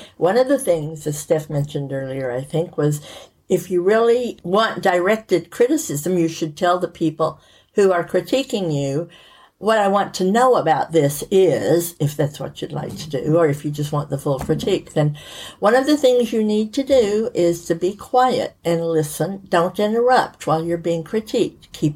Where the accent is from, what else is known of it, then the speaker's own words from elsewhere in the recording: United States; Well, because I'm American in a group full of Brits, I have recently stopped marking misspellings